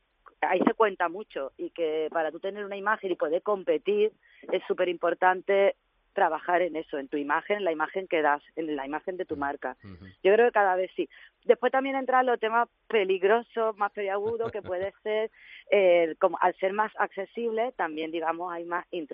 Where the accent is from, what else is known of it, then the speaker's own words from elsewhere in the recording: Madrid, Community of Madrid, Spain; now in Málaga, Spain; que venimos los dos de Madrid